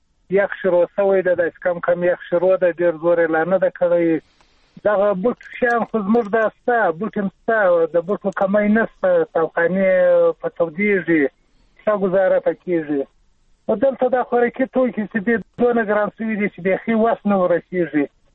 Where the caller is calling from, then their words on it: Shamulzai, Zabul, Afghanistan; د زابل ولایت شملزو ولسوالۍ څخه خبره کوم.